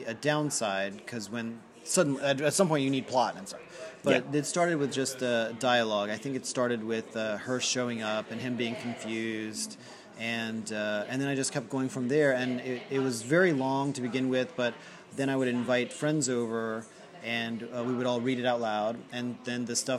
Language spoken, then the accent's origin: English; New Orleans, Louisiana, United States; So when I was growing up in Louisiana, I lived in New Orleans